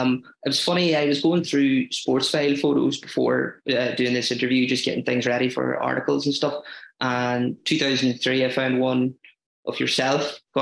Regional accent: Tyrone, Northern Ireland, United Kingdom; I'm going to say we, I'm from Tyrone

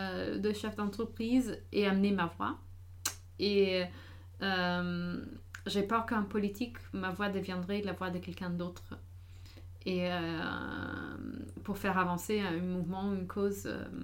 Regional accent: United States; Alors, d'abord, j'ai grandi aux États-Unis.

